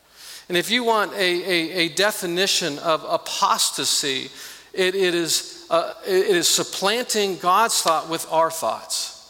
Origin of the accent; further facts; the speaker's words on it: Kansas, United States; And little did he know that I was raised in Kansas, I was a Royals fan.